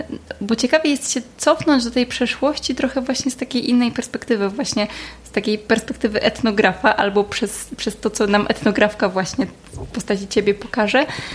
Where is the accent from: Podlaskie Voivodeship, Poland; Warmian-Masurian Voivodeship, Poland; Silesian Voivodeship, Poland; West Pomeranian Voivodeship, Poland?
Podlaskie Voivodeship, Poland; ja jestem z Podlasia, a mój mąż jest z Mazowsza